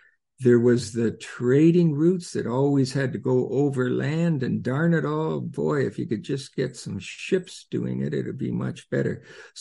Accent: Canada; I'm from Canada, and I learned that maybe it wasn't even a classic verse down in the States.

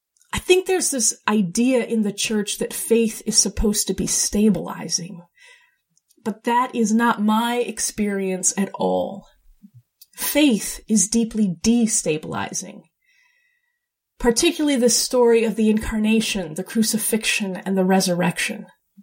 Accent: Utah, United States; I grew up devout Mormon in Utah and served a mission to Bulgaria.

